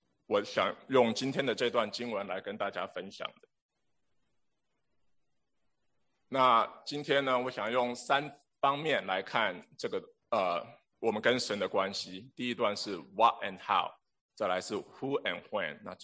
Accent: Singapore; 我大概从新加坡来的。在我们的环境里面呢，从我们从小生长的环境里面

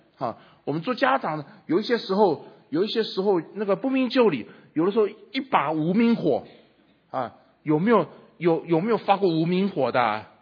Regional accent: China; 我们中国人有句成语叫小鹿乱窜，对吧

